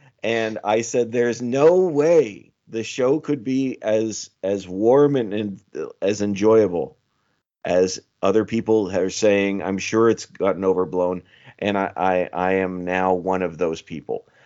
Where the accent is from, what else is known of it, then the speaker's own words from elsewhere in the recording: Canada; accent: Canadian; I hope that your listeners don't mind my Canadian accent.